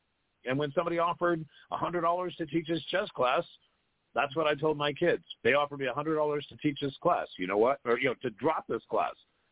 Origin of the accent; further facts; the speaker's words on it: Los Angeles, California, United States; born there; You weren't saddled by the burdens of a large city, which I was born in Los Angeles, and that was going to happen to me.